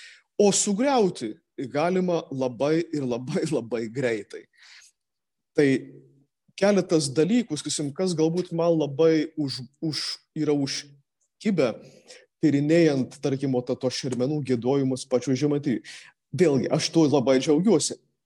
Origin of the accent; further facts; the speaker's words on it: Samogitia, Lithuania; Netgi mes žemaičiai jau fiksuojam tą